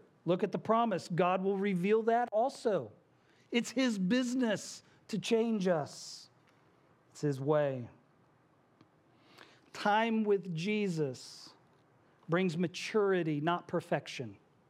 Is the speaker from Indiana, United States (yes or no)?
yes; Indiana, United States; also born or lived in Illinois; I'm from Indiana originally. That's where I was born. We moved from Illinois, and I know y'all get confused about the I states up north.